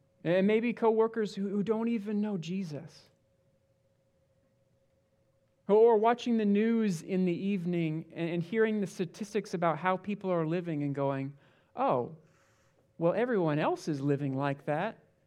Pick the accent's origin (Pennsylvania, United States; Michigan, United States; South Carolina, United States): Michigan, United States; also born or lived in Papua New Guinea; When I was young, my parents were missionaries in Papua New Guinea. We came back and we grew up. I grew up in Michigan and I always went to church.